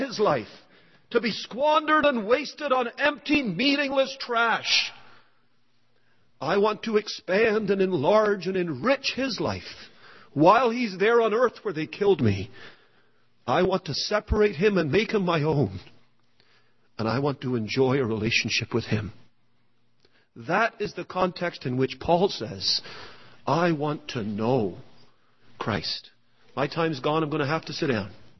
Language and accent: English; Trinidad, Trinidad & Tobago; also born or lived in Toronto; now in Richmond Hill, Canada; a little meaningless pipsqueak growing up in Trinidad, moving up to Toronto, having a family in Richmond Hill